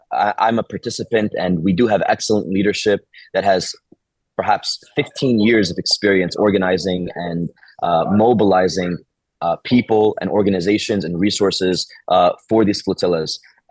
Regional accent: United States; and I am American, so those stories have been very loud in circles that I'm a part

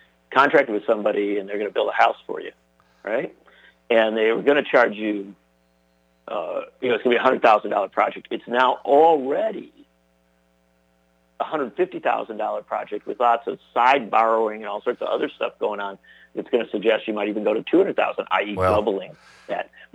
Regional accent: Union Grove, Wisconsin, United States; Remember, I grew up down there in the Union Grove area. My mother lives in Burlington.

